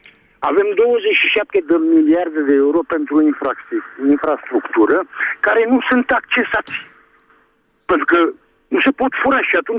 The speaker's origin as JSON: {"language": "Romanian", "country": "Romania", "said": "și eu sunt român."}